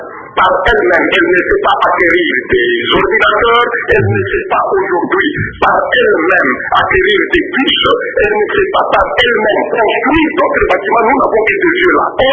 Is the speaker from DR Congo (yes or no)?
yes; Kasaï-Oriental, DR Congo; chez nous, en Kassai Oriental.